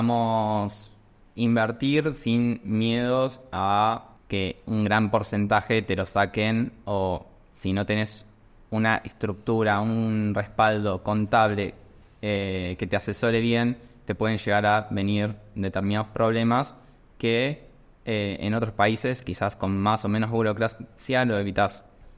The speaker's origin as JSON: {"language": "Spanish", "country": "Argentina", "lives_now": "Paraguay", "said": "Particularmente soy argentino, eso no lo mencioné. Por la voz, el voz ya se habrán dado cuenta."}